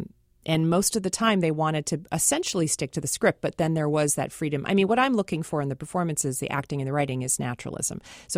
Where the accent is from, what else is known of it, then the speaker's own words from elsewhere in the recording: Seattle, Washington, United States; having been raised as a Seattleite, growing up in Seattle and seeing films like Say Anything and Sleepless in Seattle that get the geography wrong